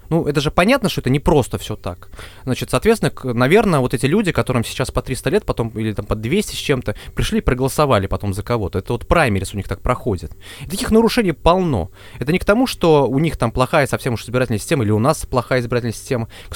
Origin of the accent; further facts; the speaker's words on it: Ulyanovsk Oblast, Russia; Нет, не города Москвы, я сам из Ульяновской области.